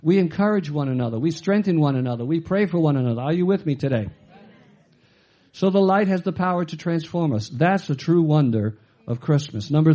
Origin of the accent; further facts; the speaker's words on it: Sicily, Italy; and I'm Sicilian, so, you know, I'm from South too, South Italy, you know, so.